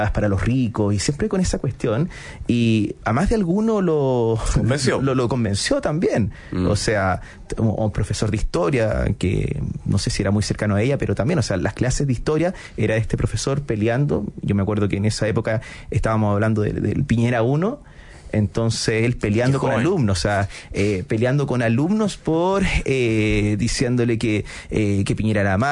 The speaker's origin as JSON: {"language": "Spanish", "town": "Quintero", "region": "Valparaíso", "country": "Chile", "tie": "born or raised there", "said": "yo soy oriundo de Quintero, y está en un colegio católico, me siento muy orgulloso de mi colegio, lo quiero un montón, el colegio Don Orione de Quintero."}